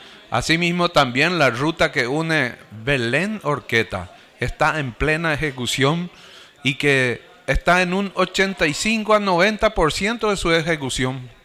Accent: Concepción, Paraguay; Yo no soy del departamento de San Pedro, pero soy un norteño. Me voy un poquitito más allá. Soy del departamento de Concepción.

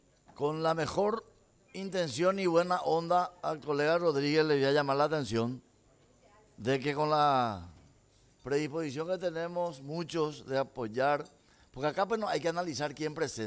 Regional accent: Paraguay; Nosotros también somos gente, somos paraguayos, somos pensantes y tomamos decisiones.

